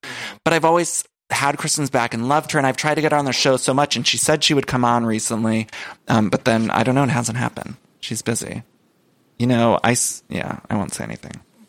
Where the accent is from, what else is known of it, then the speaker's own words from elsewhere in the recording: Cleveland, Ohio, United States; I'm from Cleveland.